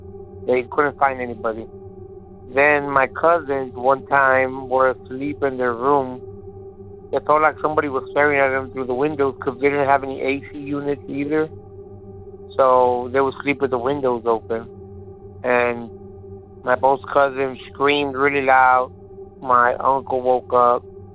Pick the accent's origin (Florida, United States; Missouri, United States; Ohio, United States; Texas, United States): Texas, United States; I am from Texas.